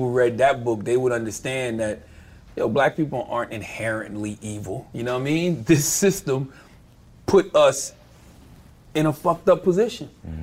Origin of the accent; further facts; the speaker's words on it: the South, United States; Only because, like, you know, I come from the South. I was into, like, the gritty, grimy stuff.